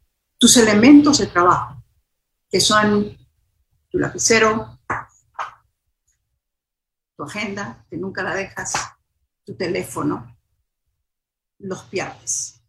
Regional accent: Peru; now in United States; En mi caso particular era no solamente como latinoamericana en Nueva York, sino también como peruana.

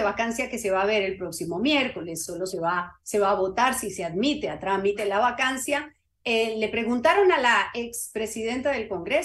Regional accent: Colombia; En Colombia, en mi pueblo, dicen abril, aguas mil.

